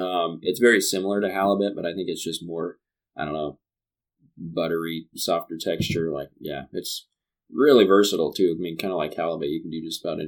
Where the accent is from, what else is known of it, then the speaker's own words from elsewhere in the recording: Wyoming, United States; That's what I grew up doing in Wyoming for like carp and catfish, you know.